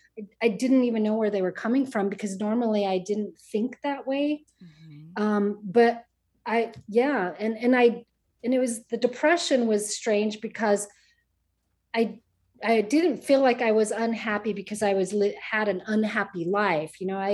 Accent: Colorado, United States; now in Arizona, United States; And then I'm from Colorado and we're here in Arizona now.

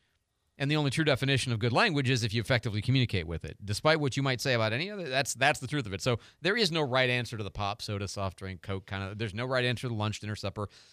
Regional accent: Midwest, United States; also born or lived in Phoenix, Arizona; And when I grew up in the Midwest, normal. You say it the way we say it. I moved to California. Well, I moved to Phoenix, and I had to learn to say it their way.

